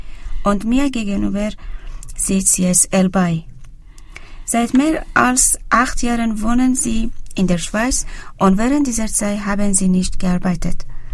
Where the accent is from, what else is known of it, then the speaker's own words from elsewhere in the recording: Iran; Wie Sie wissen, ich komme aus dem Iran.